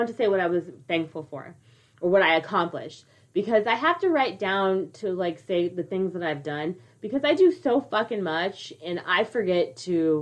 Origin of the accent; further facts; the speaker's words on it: California, United States; If you guys did not know this already, if you can't hear it in our voices, we're from California. We're from the high desert of California.